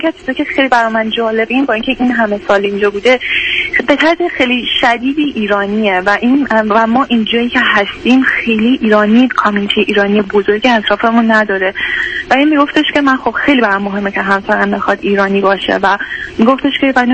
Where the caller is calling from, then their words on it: Michigan, United States; also born or lived in Iran; من از میشیگان تماس میگیرم.